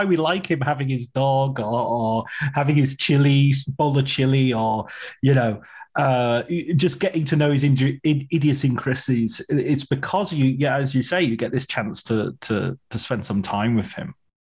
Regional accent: England, United Kingdom; I'm from England, so I watched it in England

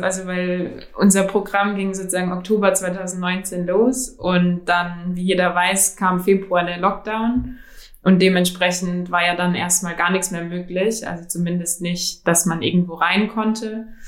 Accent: Mannheim, Baden-Württemberg, Germany; Und als ich aufgewachsen bin in Mannheim, was schon auch sehr divers ist, aber wo auch schwarze Menschen eher unterrepräsentiert waren

